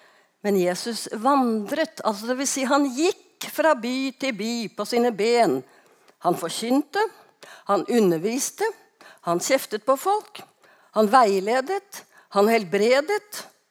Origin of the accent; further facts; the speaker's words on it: Eastern Norway, Norway; For som østlending så tror jeg ikke på det. Som pensjonert pastor så tror jeg ikke på det.